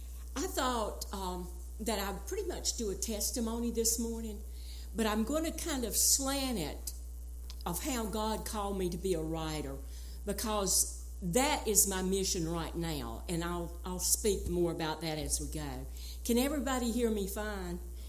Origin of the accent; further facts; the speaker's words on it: North Carolina, United States; I grew up poor in Wilkes County. And when you talk about being poor in the Appalachian Mountains, you're talking about being poor.